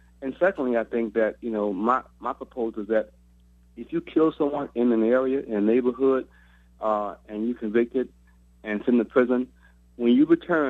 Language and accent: English; Baton Rouge, Louisiana, United States; I grew up in South Baton Rouge, about a mile from LSU.